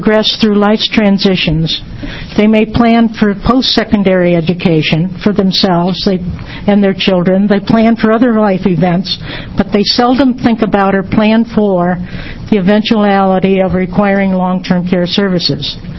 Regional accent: North Bend, Oregon, United States; I'm from North Bend, Oregon.

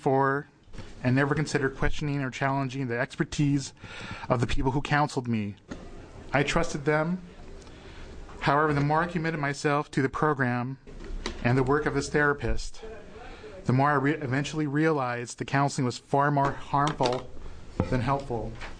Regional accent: Portland, Oregon, United States; I was born and raised in Portland, where I still reside.

